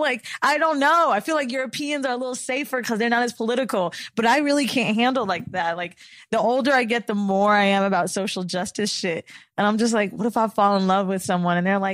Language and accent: English; Florida, United States; now in New York, United States; But I'm from Florida, and like down there, it's just very racially tense. And when I moved to New York, I was like, oh, wow.